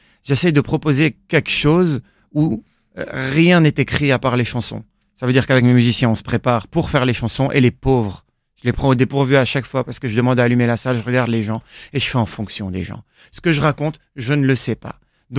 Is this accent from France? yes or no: no; Senegal; moved away; je viens d'un pays, j'ai grandi au Sénégal.